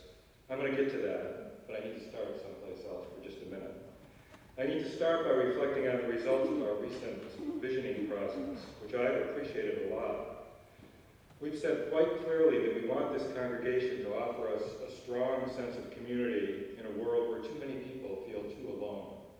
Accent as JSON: {"language": "English", "country": "Ireland", "said": "because I'm Irish, it can't resist a great story."}